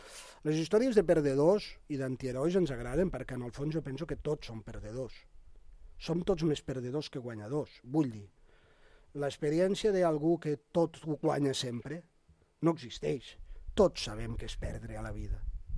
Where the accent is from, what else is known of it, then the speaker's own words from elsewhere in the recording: Falset, Catalonia, Spain; jo, al meu poble, Falset